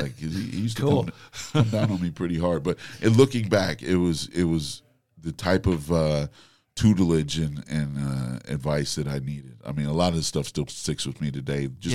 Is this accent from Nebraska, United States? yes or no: yes; Nebraska, United States; Honestly, I was more of a jazzer early on and because I grew up in Nebraska.